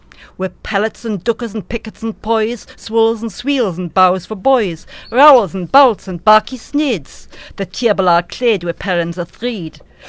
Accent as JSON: {"language": "English", "town": "Beadnell", "region": "North East England", "country": "United Kingdom", "tie": "born or raised there", "said": "I don't have a Scottish accent at all, because I grew up in England and I ended up right on the border between England and Scotland, on the East Coast in the place where my grandparents lived, called Beadnall."}